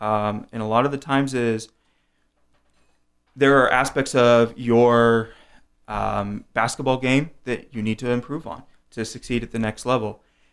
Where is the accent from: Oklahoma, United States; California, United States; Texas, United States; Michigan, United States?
California, United States; Fresno; I grew up in Fresno, which and a lot of my family lived in Tulare